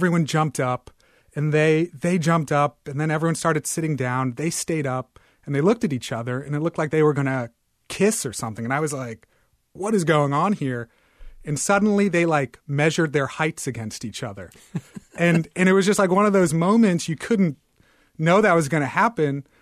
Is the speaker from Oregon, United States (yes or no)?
no; Indianapolis, Indiana, United States; Well, as a kid, I'm from Indianapolis, and I went to Indianapolis Indians games.